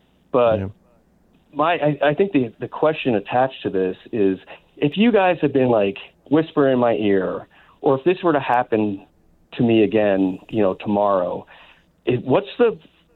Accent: New York, United States; I grew up on Long Island. I grew up, very white, middle class, not a lot of experience or understanding of different racial issu

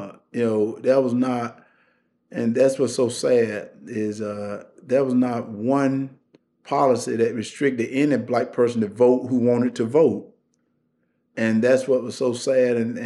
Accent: Wrightsville, Georgia, United States; And all of a sudden, every African-American leader, black leaders from all over the country came to Wrightsville, Georgia, my little town.

